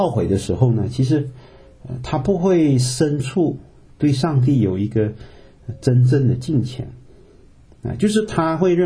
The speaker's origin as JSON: {"language": "Chinese", "region": "Beijing", "country": "China", "said": "我们北京人哈、啊、是天之骄子啊，北方啊"}